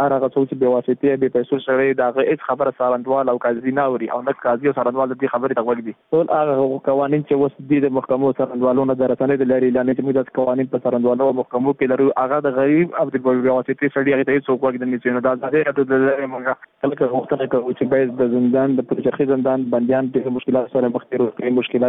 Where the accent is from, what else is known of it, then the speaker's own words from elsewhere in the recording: Afghanistan; موږ هم د افغانستان بچیان یو